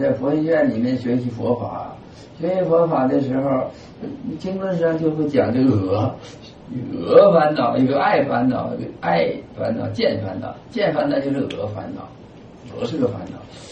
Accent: China; 我们中国人对这个问题有注意吧？

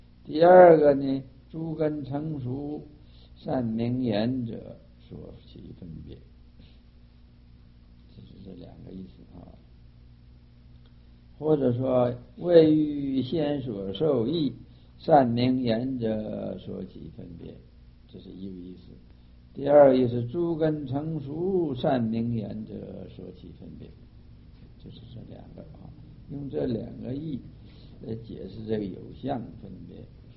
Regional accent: China; 你像就是我们中国人没有学过英文的

